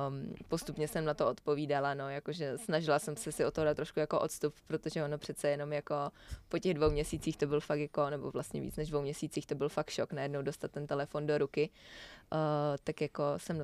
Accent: Brno, South Moravian Region, Czechia; prostě jsem vlastně z Brna, jezdila jsem do té Prahy jako docela často

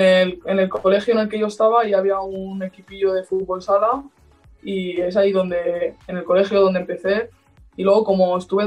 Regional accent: Barcelona, Catalonia, Spain; yo que soy de Barcelona y que bueno, siempre en mi casa ha estado muy inculcado el Barça.

